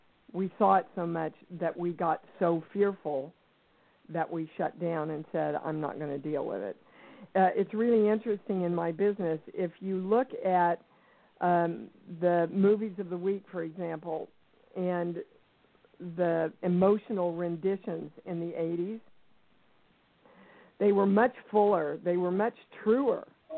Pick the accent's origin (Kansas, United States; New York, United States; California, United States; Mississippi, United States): Kansas, United States; I came from Kansas from a very poor background.